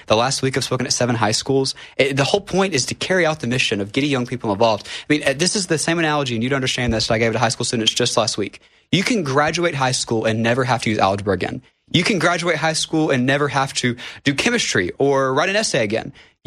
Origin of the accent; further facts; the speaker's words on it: Alabama, United States; I started in Alabama, my home state.